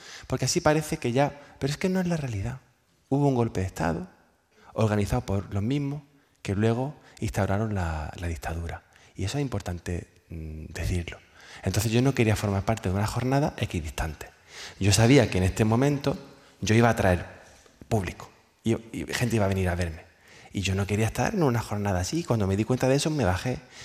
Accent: Jaén, Andalusia, Spain; Yo soy de Jaén.

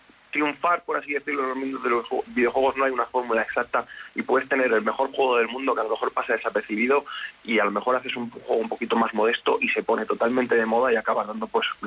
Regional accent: Béjar, Castile and León, Spain; Yo soy de Béjar.

